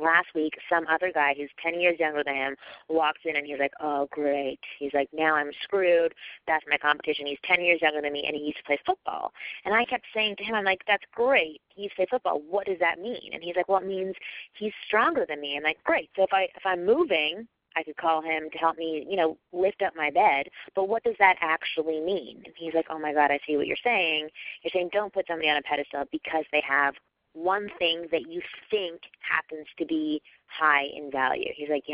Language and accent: English; Canada; I like her more because she's Canadian. Because I'm Canadian.